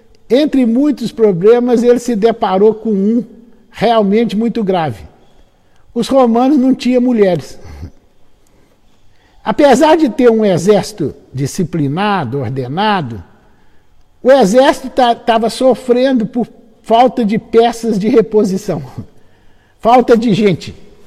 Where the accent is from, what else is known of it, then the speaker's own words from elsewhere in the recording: Minas Gerais, Brazil; Eu sou mineiro, eu adoro conto